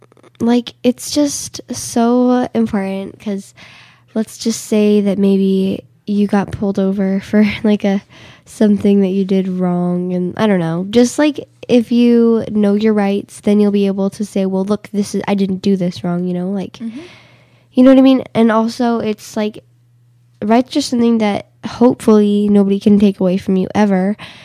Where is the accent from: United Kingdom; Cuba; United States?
Cuba; because I'm from Cuba.